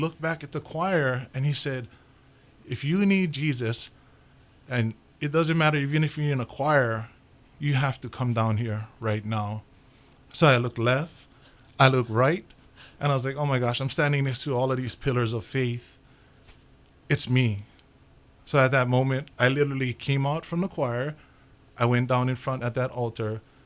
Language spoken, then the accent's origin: English; Honolulu, Hawaii, United States; I grew up on the beautiful hills of Papakolea, right on the homestead, right up by Punchbowl.